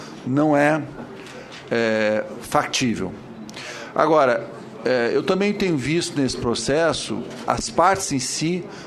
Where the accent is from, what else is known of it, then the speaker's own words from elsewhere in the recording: Rio Grande do Sul, Brazil; eu, como gaúcho, muito me honra o seu mandato